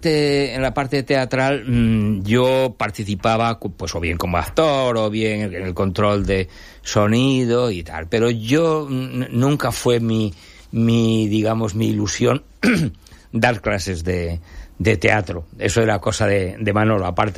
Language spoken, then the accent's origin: Spanish; Colmenar Viejo, Community of Madrid, Spain; yo vine de Madrid, de un pueblo de Madrid que se llama Colmenar Viejo.